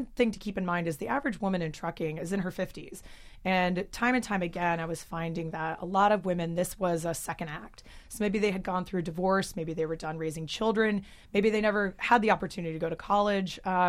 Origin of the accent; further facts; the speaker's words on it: Oregon, United States; I grew up in Oregon